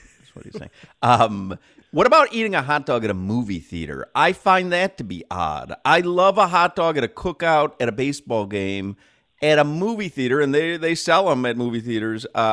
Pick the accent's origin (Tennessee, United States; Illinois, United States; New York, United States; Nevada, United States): Illinois, United States; Chicago; But I'm from Chicago. I grew up in Chicago. That is hot dog central, and we love, you know, the neon green relish.